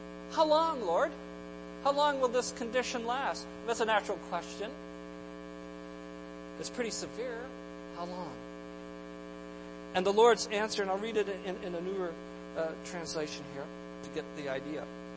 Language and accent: English; Halifax, Nova Scotia, Canada; the eye of the hurricane was right on my hometown of Halifax